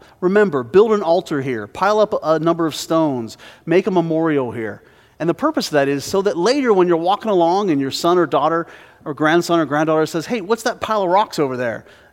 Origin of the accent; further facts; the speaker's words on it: Pennsylvania, United States; We would travel the 20 miles from my hometown in Pennsylvania to our family cemetery, and we would decorate the gravestones.